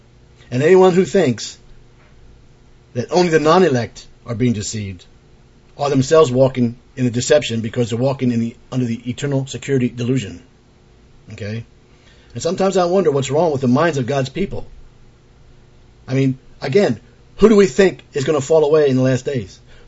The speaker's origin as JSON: {"language": "English", "region": "East Coast", "country": "United States", "said": "I'm from the East Coast and I talk very fast."}